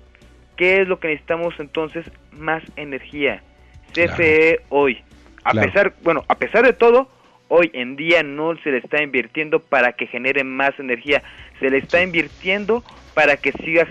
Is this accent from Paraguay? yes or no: no; Mexico; Desafortunadamente, como mexicanos, a nosotros nos afecta